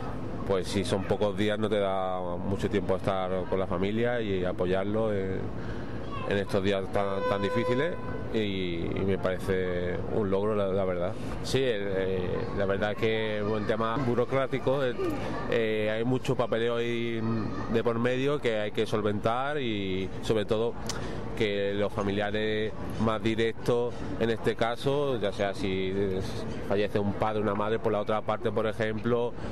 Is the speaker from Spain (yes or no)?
yes; Málaga, Andalusia, Spain; yo soy de Málaga, tengo mis familiares directos allí en Málaga